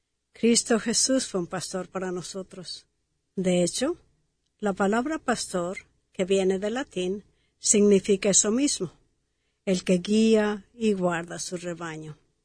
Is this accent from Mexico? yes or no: yes; Mexico; En la querida iglesia en la cual crecí en México